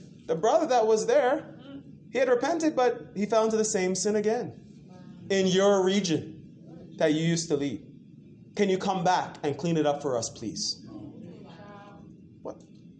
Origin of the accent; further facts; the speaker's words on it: Jamaica; being the fact that we're from Jamaica, our heritage, it's called the West Indies, so I'm West